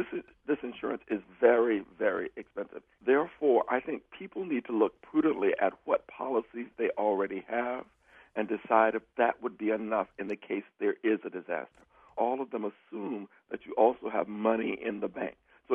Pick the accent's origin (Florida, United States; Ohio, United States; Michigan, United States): Florida, United States; It's like when growing up in Florida, we knew that the area in which we lived in would be flooded about every 5 years.